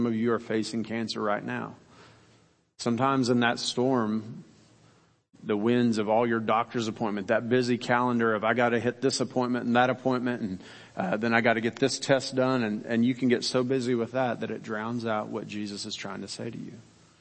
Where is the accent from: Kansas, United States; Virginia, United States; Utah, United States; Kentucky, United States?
Kansas, United States; I grew up in Kansas. We didn't have a lot of water around where I grew up, okay? We had a reservoir. We had creeks.